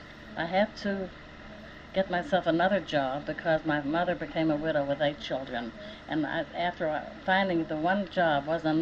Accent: Pittsburgh, Pennsylvania, United States; born there; I know I was born in Pittsburgh.

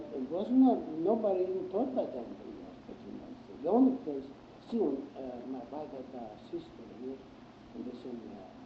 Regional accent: Germany; English is a second language; moved away as an adult; now in United States; broke out, I came in 1940 to the United States. And by the way, as much as I know, the ship that I came from Germany never came back.

